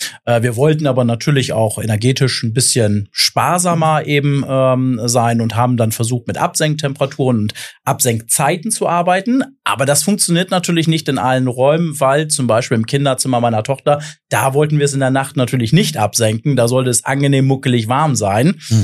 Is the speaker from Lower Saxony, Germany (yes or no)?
yes; Emden, Lower Saxony, Germany; Ja, also ich komme aus dem schönen Ostfriesland, aus Emden und habe Elektrotechnik tatsächlich mal studiert